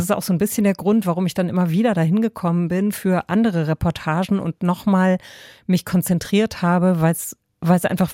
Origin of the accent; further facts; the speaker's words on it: Hesse, Germany; Oder bei uns in Hessen, Gude.